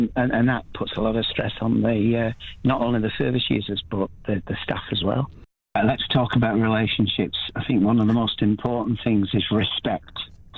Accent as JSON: {"language": "English", "town": "Wigan", "region": "North West England", "country": "United Kingdom", "said": "Now, I come from Wigan, so I say cur."}